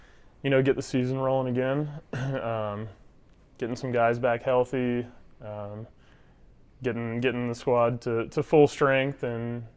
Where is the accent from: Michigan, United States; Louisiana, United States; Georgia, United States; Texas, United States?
Georgia, United States; Atlanta; Obviously familiar with the Braves and the franchise growing up in Atlanta and being a fan.